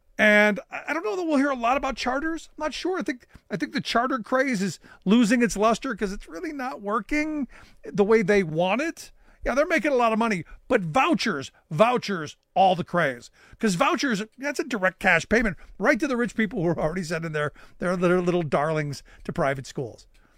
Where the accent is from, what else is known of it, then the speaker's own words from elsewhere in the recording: Ohio, United States; So this isn't just isolated to my home state of Ohio.